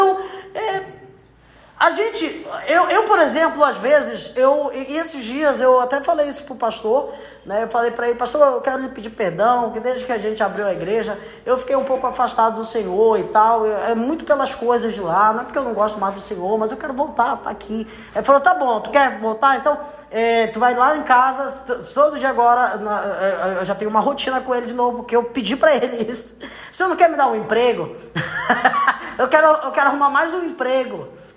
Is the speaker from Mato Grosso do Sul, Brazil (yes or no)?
no; Pará, Brazil; Eu amo Marajó, sou do Marajó, mas eu não sinto que o meu chamado é para lá.